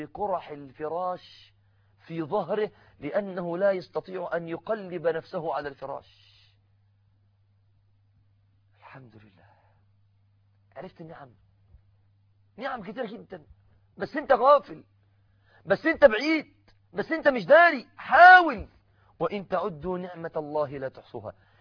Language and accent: Arabic; Mansoura, Dakahlia, Egypt; كنت في إحدى المستشفيات بالمنصورة بلدتي